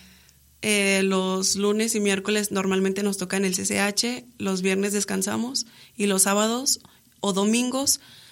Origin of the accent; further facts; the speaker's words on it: Canatlán, Durango, Mexico; Sí, soy de Canatlán.